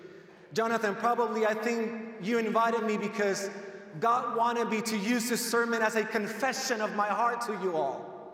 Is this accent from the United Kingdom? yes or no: no; Puerto Rico; English is a second language; now in United States; I was born and raised in Puerto Rico